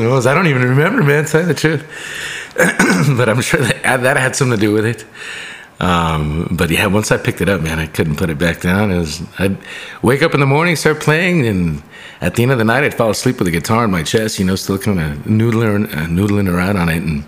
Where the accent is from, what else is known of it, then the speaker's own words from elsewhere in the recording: Nuevo Casas Grandes, Chihuahua, Mexico; now in El Paso, United States; El Paso born. Although we grew up in Nuevo Casas Grandes, about 2.5-3 hours away from here.